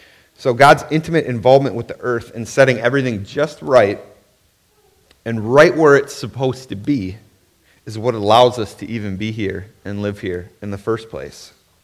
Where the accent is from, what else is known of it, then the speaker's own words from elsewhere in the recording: Wisconsin, United States; Now, I'm from Wisconsin, so I know a lot about badgers. We are the Wisconsin badgers.